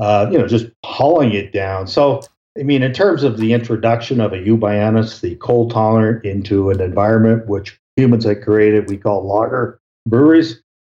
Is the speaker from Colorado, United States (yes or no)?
yes; Colorado, United States; particularly my home state of Colorado here